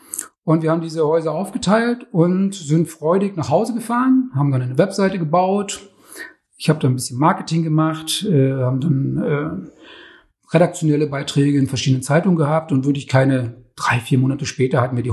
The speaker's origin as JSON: {"language": "German", "country": "Germany", "tie": "born or raised there", "said": "Ursprünglich bin ich ja in der DDR groß geworden"}